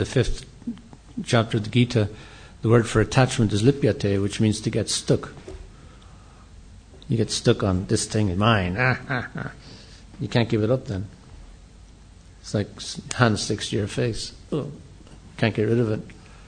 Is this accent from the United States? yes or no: no; Ireland; you know, we're English, or I'm Irish, as some of you are Indian